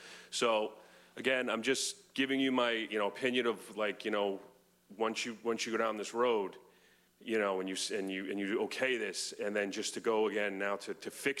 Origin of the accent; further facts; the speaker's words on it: New York, United States; moved away as an adult; I moved here about 4 years ago. I'm from New York.